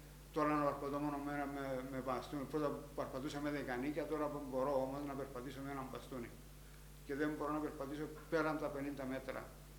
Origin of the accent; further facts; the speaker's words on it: Limassol, Limassol District, Cyprus; now in London, United Kingdom; Και έφυγα από την Κύπρο, από τη Λεμεσό με πλοίο, στις 13 Αυγούστου του 1974.